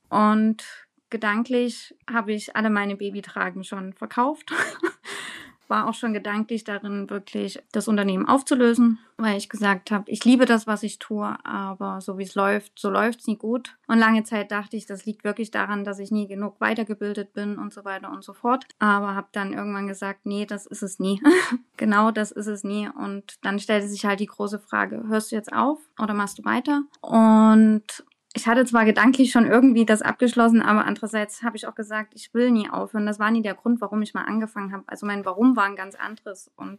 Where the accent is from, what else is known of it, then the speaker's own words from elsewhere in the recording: Dresden, Saxony, Germany; ich komme aus Dresden, ich bin bindungsstärkende Trageberaterin